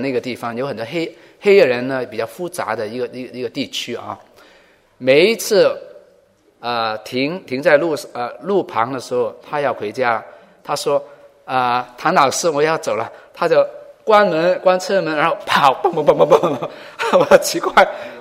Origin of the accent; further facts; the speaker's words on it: Hong Kong; 那个时候我还在香港，我老家是香港啊，